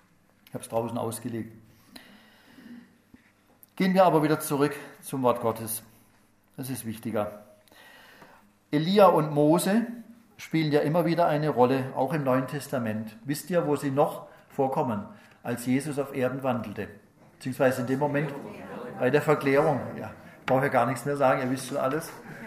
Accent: Pforzheim, Baden-Württemberg, Germany; Ich nenne nur mal ein Beispiel aus meiner Heimatstadt Pforzheim.

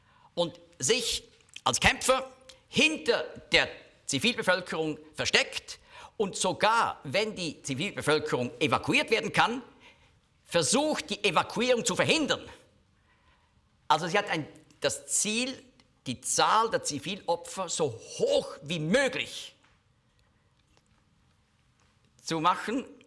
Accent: Switzerland; Die haben unser Geld, das auch was als Schweizer wir bezahlt haben, missbraucht für diese Terrortunnels.

